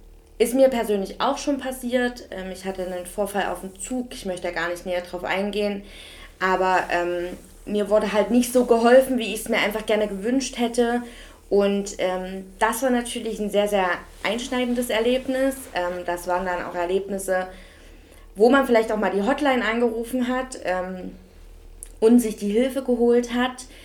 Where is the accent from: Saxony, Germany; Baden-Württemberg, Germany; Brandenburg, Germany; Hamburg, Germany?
Saxony, Germany; Leipzig; ich komme aus Leipzig